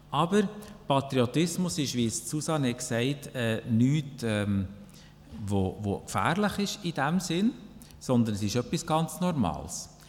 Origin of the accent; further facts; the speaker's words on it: Switzerland; als Schweizer gehören wir zueinander